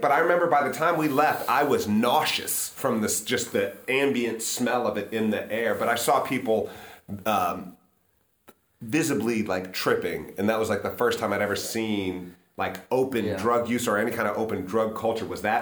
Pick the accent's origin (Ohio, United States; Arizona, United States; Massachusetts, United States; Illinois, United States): Ohio, United States; Yellow Springs; because I grew up in Yellow Springs, which is a smaller community than Jackson